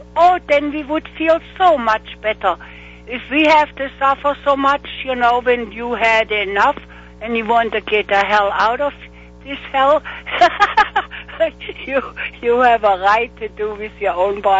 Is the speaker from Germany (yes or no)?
yes; Germany; now in United States